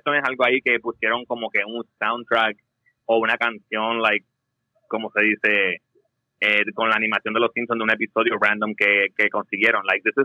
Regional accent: Puerto Rico; como lo vimos en español creciendo aquí en Puerto Rico.

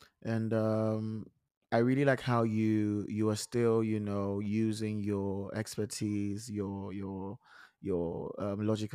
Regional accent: Ghana; We are from Ghana.

